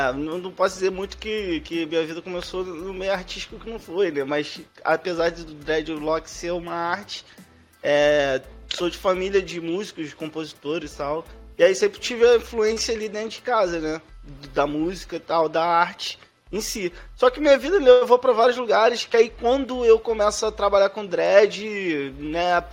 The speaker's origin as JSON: {"language": "Portuguese", "town": "Belford Roxo", "region": "Rio de Janeiro", "country": "Brazil", "tie": "born or raised there", "said": "Somos de Belfor Roxo, cria de Belfor Roxo, bairro do Heliópolis."}